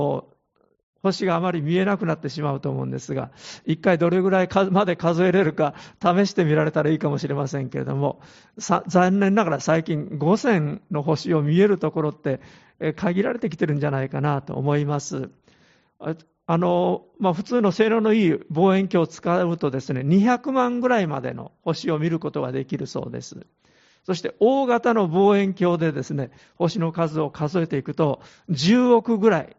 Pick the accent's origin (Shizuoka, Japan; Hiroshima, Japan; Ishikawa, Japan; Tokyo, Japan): Hiroshima, Japan; 広島の田舎の出身ですので